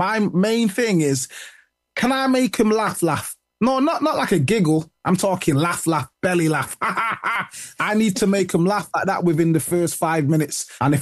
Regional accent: United Kingdom

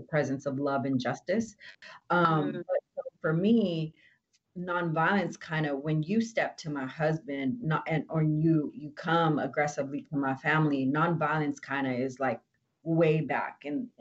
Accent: Oxnard, California, United States; Like, I've never grew up in a Black and white town. I grew up in Oxnard. We were everything, right?

